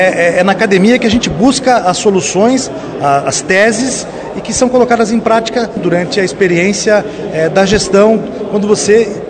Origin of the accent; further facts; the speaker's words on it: Curitiba, Paraná, Brazil; born there; Eu nasci em Curitiba, mas é como se tivesse nascido aqui em Bandeirantes também